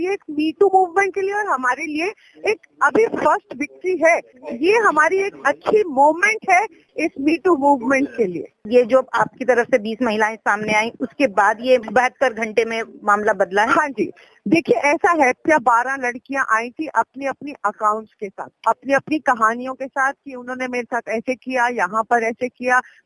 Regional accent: Delhi, India; मैं दिल्ली से हूँ, मैंने दिल्ली में काम किया

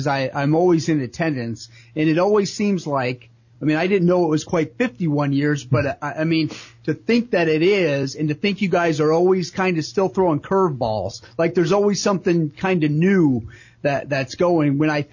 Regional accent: Pemberville, Ohio, United States; Yeah, so as a young boy growing up in Pemberville, Ohio, you know, one of the big things that we always looked forward to was the tractor pulls.

